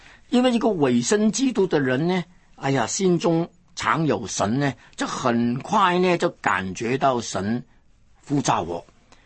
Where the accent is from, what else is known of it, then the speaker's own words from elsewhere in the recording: Hong Kong; 我有一个香港人，我是1938年在香港出生的了。本来呢一直当作自己是香港人，但是因为信了耶稣，有了主的爱的感动，就变为一个中国人。